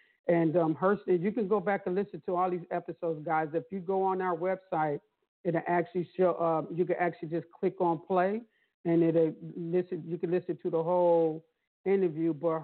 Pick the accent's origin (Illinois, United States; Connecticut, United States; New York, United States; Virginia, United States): New York, United States; Buffalo; He actually is from my hometown, Buffalo, New York.